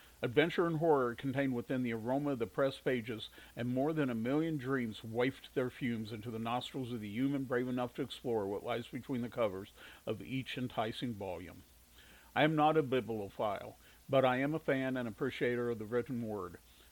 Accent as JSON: {"language": "English", "town": "Topeka", "region": "Kansas", "country": "United States", "tie": "born or raised there", "said": "Poe, who is also a native Topekan and who knows that I am a history buff, especially when it comes to my hometown."}